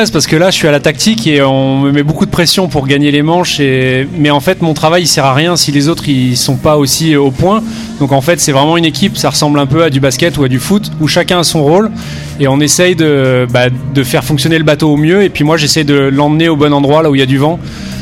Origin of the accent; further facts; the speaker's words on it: Sainte-Maxime, Provence-Alpes-Côte d'Azur, France; also born or lived in Fréjus; je suis natif de Fréjus et j'habite à Sainte-Maxime depuis que je suis tout jeune